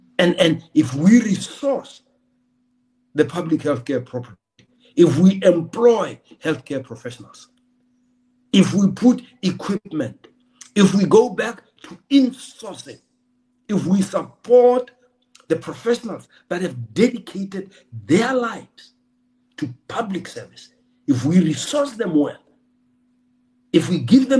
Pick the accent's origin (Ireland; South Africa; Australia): South Africa; as a South African, you should be able to access your care from a public or private provider